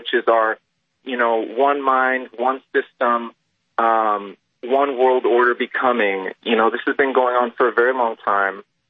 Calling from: California, United States; And I'm calling from California

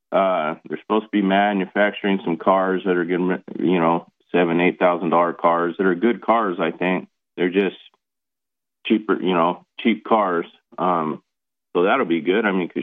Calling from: Arkansas, United States; I'm calling from Arkansas.

